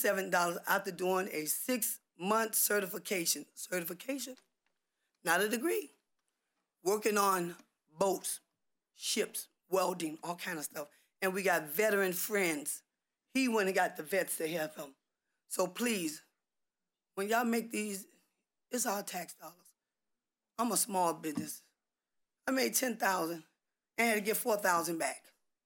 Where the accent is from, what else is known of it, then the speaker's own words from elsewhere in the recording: Florida, United States; I'm from Miami-Dade County. From county line to Florida City